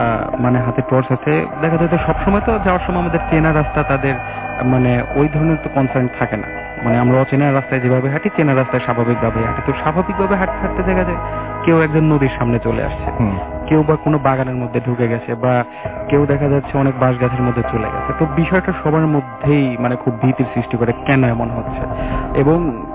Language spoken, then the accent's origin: Bangla; Pabna, Rajshahi Division, Bangladesh; আমি এসেছি মধ্যপ্রদেশ থেকে, আমার হোম টাউন পাবনাতে।